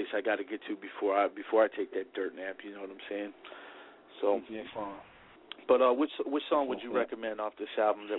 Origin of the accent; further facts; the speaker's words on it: Midwest, United States; I love, I'm from the Midwest, but I started, you know, my career off with Murder Dog, so I love that bass shit.